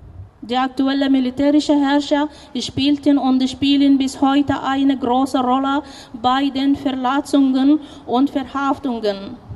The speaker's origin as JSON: {"language": "German", "country": "Sudan", "second_language": "German", "said": "Ich komme aus dem Sudan."}